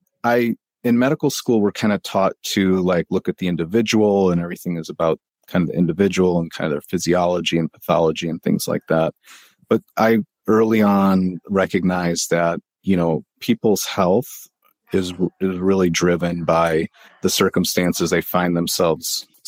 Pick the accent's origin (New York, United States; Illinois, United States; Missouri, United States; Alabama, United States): Illinois, United States; Chicago; I'm from the Chicagoland area.